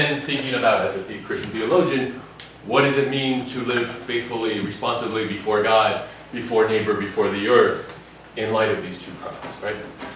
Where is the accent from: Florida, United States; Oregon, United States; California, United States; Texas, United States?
Florida, United States; Miami; born there; now in Baltimore, United States; As we begin, I was born in Miami. I did my PhD at Notre Dame, and I now teach at Loyola University, Maryland in Baltimore. Been there for 8 years.